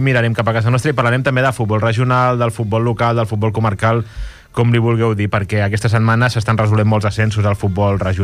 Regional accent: Cubelles, Catalonia, Spain; Jo soc de Cubelles i, per tant, em tocaria ser del Cubelles

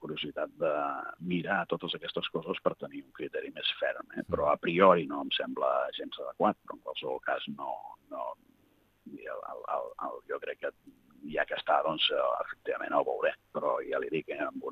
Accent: Catalonia, Spain; jo mateix, com a català i com a catalanoparlant

